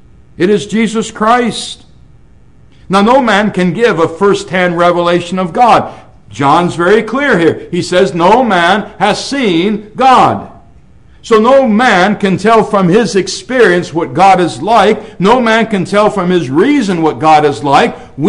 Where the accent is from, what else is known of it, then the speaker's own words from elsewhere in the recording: Michigan, United States; born there; I wasn't adopted. I was born in Michigan, and I have a father.